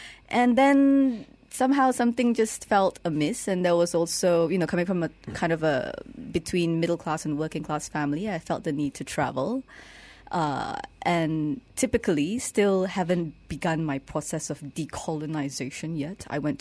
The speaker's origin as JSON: {"language": "English", "town": "Ipoh", "region": "Perak", "country": "Malaysia", "moved": "as an adult", "lives_now": "Kuala Lumpur, Malaysia", "said": "Yes, I'm from Ipoh originally, but since I was 18, I've been in KL."}